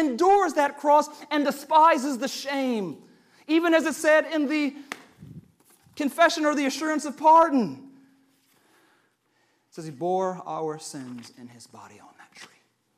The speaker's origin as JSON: {"language": "English", "region": "California", "country": "United States", "said": "I'm from California."}